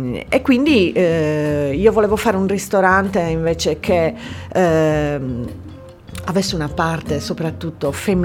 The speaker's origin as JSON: {"language": "Italian", "town": "Oristano", "region": "Sardinia", "country": "Italy", "said": "Io sono di Oristano."}